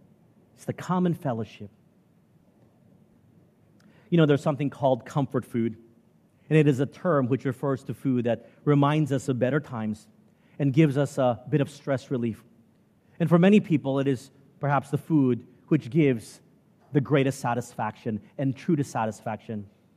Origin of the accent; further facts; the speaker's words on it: Texas, United States; But since I grew up in Texas, I was exposed to all types of food cuisines.